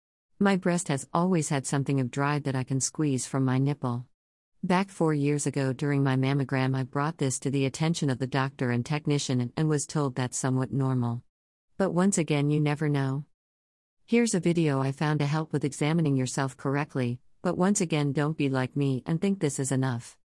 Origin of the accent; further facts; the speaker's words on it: New Jersey, United States; born there; now in New York, United States; I was born in New Jersey and now live in New York